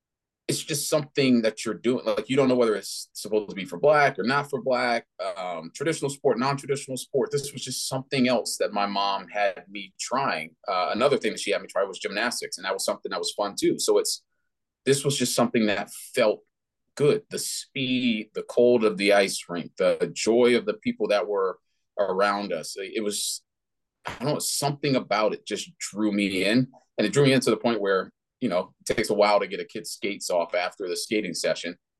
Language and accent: English; Washington, District of Columbia, United States; for a lot of people that grow up in the type of situations that we grew up in Washington, D.C.